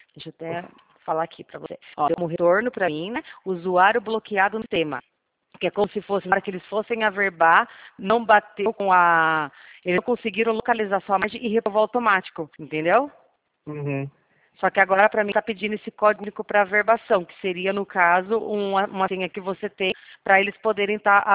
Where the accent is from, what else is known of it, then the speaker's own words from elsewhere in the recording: São Paulo, Brazil; Eu sou do interior de São Paulo.